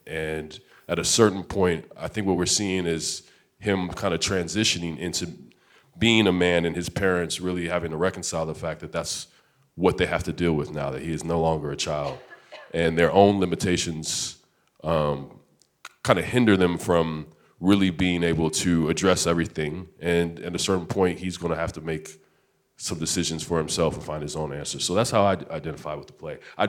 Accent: Washington, District of Columbia, United States; I'm from Washington, D.C.

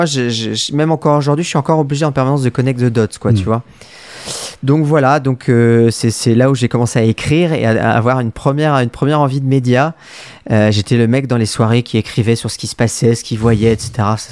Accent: Brittany, France; moi je suis breton.

